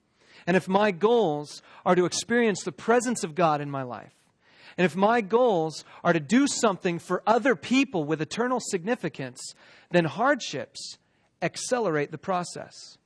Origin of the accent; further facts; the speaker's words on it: California, United States; Now, I grew up in California, and out there, Joshua trees are considered an endangered species.